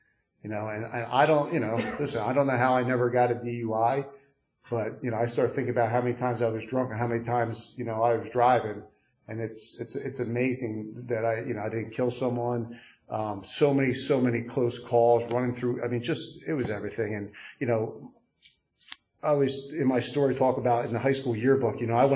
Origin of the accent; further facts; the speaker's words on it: Pottstown, Pennsylvania, United States; But, you know, I grew up right down the street. I was, you know, born and raised in Pottstown, you know, middle-class family.